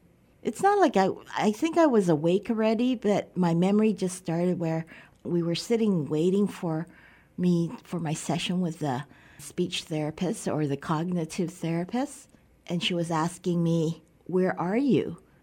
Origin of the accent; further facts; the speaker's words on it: Canada; also born or lived in Taiwan; I grew up in Canada. Okay. I was born in Taiwan. And at age 5, my parents immigrated to Canada.